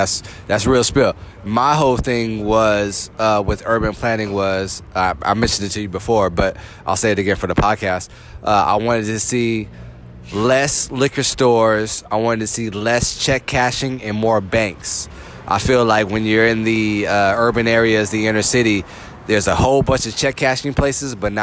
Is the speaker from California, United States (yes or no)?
yes; Los Angeles, California, United States; I'm not from San Francisco. I'm from the L.A. area